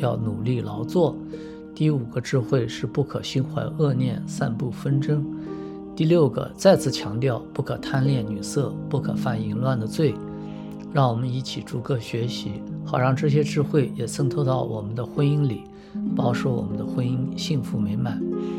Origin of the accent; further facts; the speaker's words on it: China; 我们中国人被誉为世界上最勤劳的民族